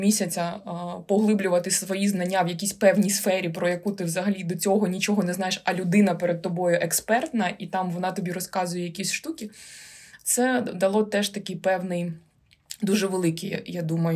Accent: Horlivka, Donetsk Oblast, Ukraine; now in Kyiv, Ukraine; Тому я з Горлівки переїхала до Києва.

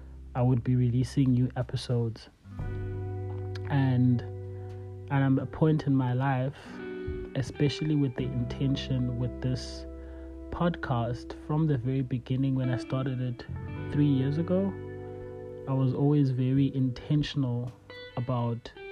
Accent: Cape Town, Western Cape, South Africa; Born and bred in Cape Town. Grew up between Cape Town and the Eastern Cape.

